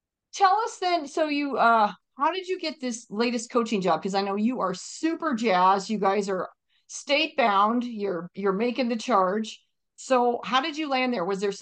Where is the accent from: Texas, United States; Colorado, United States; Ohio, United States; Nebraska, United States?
Colorado, United States; Elizabeth; also born or lived in Castle Rock; I remember we grew up in Elizabeth, as I mentioned, very small town.